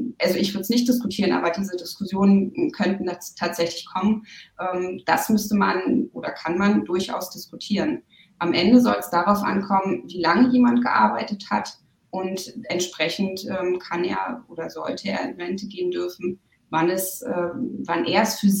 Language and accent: German; Eisenhüttenstadt, Brandenburg, Germany; born there; also born or lived in Schwerin; now in Oberursel, Germany; ich bin 47 Jahre alt, ich wohne seit 2002 in Oberursel. Vorher habe ich in Schwerin gelebt, 7 Jahre lang, und ich bin in Eisenhüttenstadt geboren.